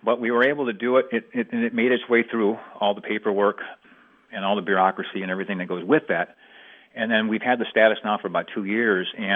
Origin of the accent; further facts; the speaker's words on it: Minnesota, United States; I grew up in Southwest Minnesota, remember. So I'm probably one of the few native kids that knows how to play a bunch of polkas, you know.